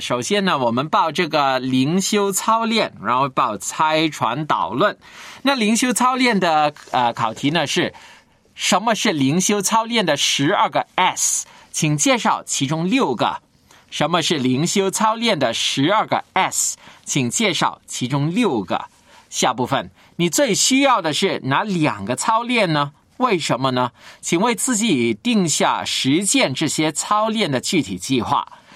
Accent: Guangdong, China; 因为呢我广东人，去越南北方说广东话，

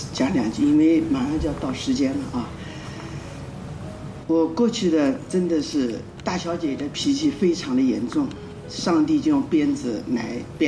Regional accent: Nanjing, Jiangsu, China; 我是江苏南京的

